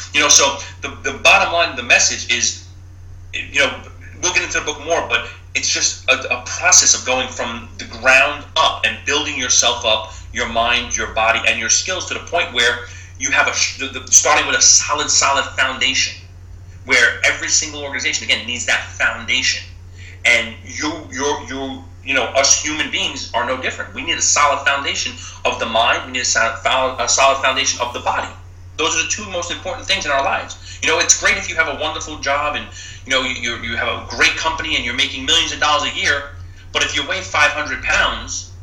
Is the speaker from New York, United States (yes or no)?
yes; New York, United States; I grew up on Staten Island.